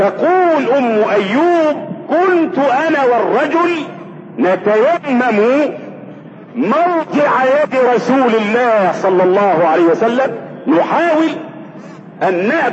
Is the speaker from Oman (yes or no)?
no; Egypt; وثبت أن عندنا في مصر الآن من المشاهدين 26 مليون مشاهد مدمنين على التلفزيون